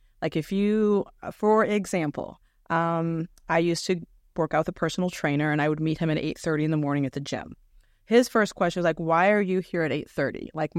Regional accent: Florida, United States; now in Illinois, United States; And so, you know, I come from Florida to Illinois.

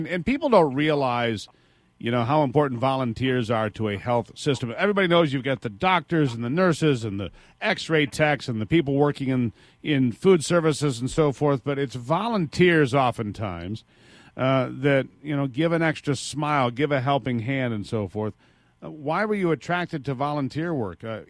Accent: Michigan, United States; born there; I was born in Sparrow Hospital.

